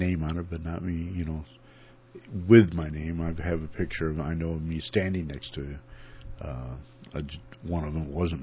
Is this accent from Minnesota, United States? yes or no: yes; Montgomery, Minnesota, United States; they're all musicians from Northfield, save myself. I'm from Montgomery.